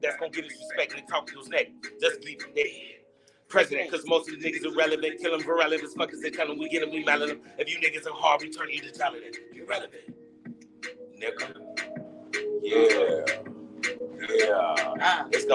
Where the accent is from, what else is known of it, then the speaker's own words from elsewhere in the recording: Chicago, Illinois, United States; I'm from the West Side of Chicago. I am not from Bellwood. 703 North Austin, Chicago, ooh. Illinois. Ooh. Chicago, Illinois. Austin and Chicago Avenue. That's where the fuck I grew up at.